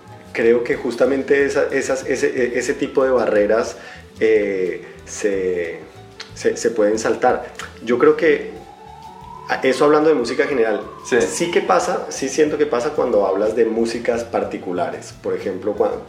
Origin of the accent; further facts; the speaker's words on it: Colombia; moved away; yo salí de Colombia hace 20 años